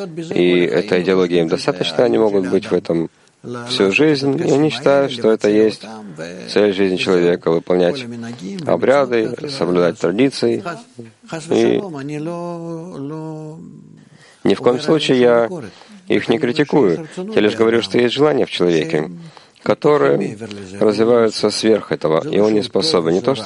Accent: Russia; при том, что я из России

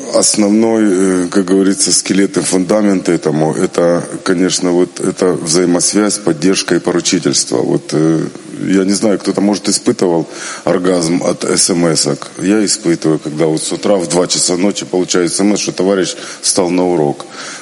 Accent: Melitopol, Zaporizhzhia Oblast, Ukraine; из Мелитополя.

